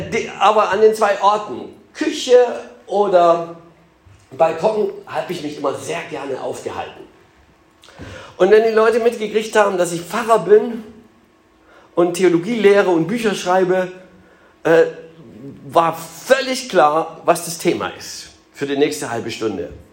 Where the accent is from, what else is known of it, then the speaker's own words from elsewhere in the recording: Saxony, Germany; Es stimmt einfach nicht, obwohl ich Italien mag, ich bin ein Sachse oder ich bin auch ein Deutscher.